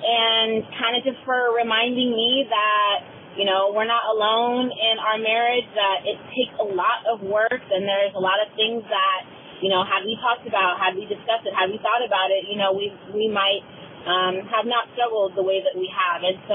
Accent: Sacramento, California, United States; I'm from California, Sacramento.

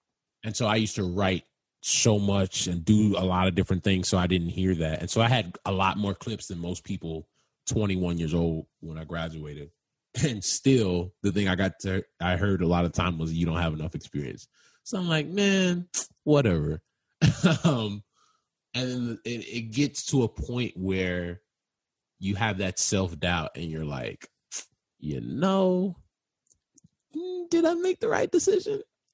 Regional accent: Chicago, Illinois, United States; I'm from Chicago. I can do this.

